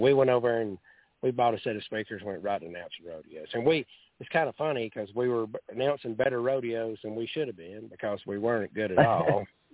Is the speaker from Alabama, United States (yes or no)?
yes; Holly Pond, Alabama, United States; and then I got divorced and came back to Holly Pond, and which is where my hometown is